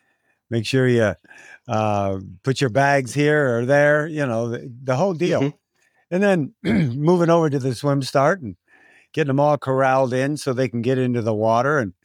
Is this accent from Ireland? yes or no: yes; Ireland; well, I'm Irish and I'm full of you-know-what